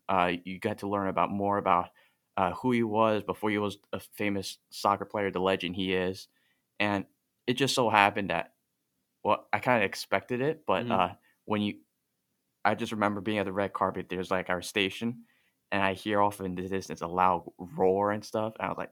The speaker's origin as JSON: {"language": "English", "town": "Manhattan", "region": "New York", "country": "United States", "tie": "born or raised there", "said": "I call Manhattan home. Nice. Been there my whole life, grew up there."}